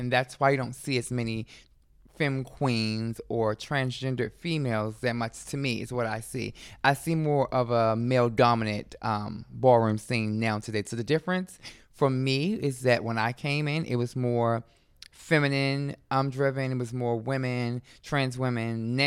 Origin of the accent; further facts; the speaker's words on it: Baltimore, Maryland, United States; a lot of people didn't think that I came from Baltimore. They thought that I was from up north, from Philadelphia or New York.